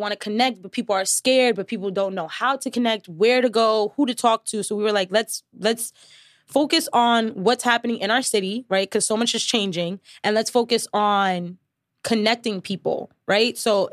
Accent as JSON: {"language": "English", "town": "New York City", "region": "New York", "country": "United States", "said": "Because I feel like as a New Yorker, we go through our everyday lives of like business, business, business, got to get to the grind"}